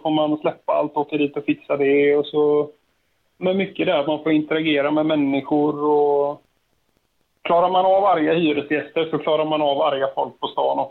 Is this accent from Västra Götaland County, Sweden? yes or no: yes; Landvetter, Västra Götaland County, Sweden; Jag är uppvuxen en bit öster om Göteborg. Det är ingen hemlighet. Landvetter.